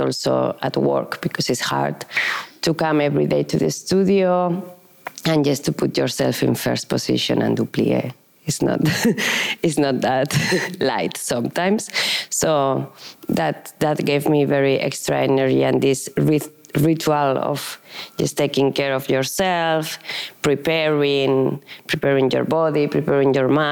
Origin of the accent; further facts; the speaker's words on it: Huesca, Aragon, Spain; And I started in a little ballet school in Spain, in Huesca, in my hometown.